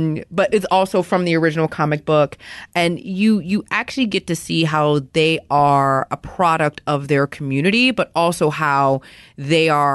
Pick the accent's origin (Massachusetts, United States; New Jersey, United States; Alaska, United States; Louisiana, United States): Louisiana, United States; accent: Louisiana; I'm from Louisiana, so my accent is probably going to come out in a second.